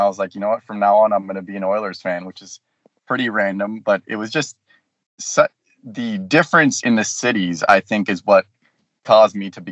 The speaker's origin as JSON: {"language": "English", "town": "San Diego", "region": "California", "country": "United States", "tie": "born or raised there", "said": "Yep, born and raised in San Diego. Yep."}